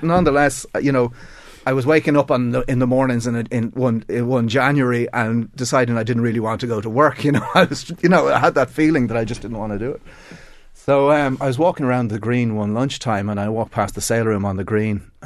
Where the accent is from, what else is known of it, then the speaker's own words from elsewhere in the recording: Arklow, Leinster, Ireland; I was born in Arklow, grew up there, was sent to school in Newtown in Waterford